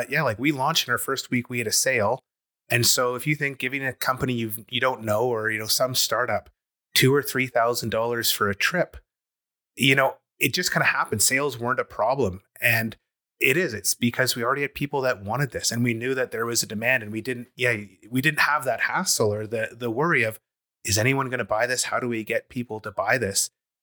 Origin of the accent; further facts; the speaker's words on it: Calgary, Alberta, Canada; growing up in Calgary and then, you know, working in tech in the dot-com boom, then coming back to Calgary